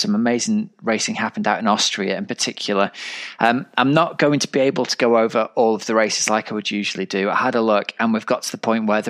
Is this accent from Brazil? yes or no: no; United Kingdom; as a British person